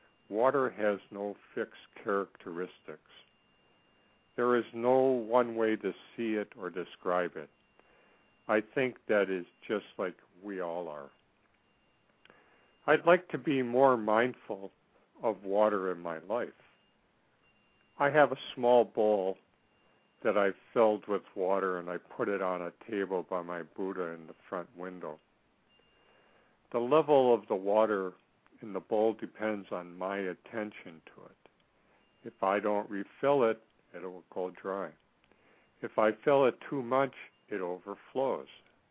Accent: Lake Michigan, United States; Growing up on Lake Michigan, water was always near. My grandfather and my uncles used to cut ice in the river for winter and haul coal.

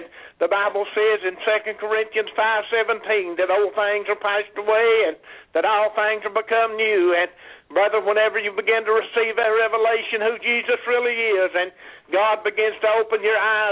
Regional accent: Jacksboro, Tennessee, United States; I'm from Jacksboro, Tennessee.

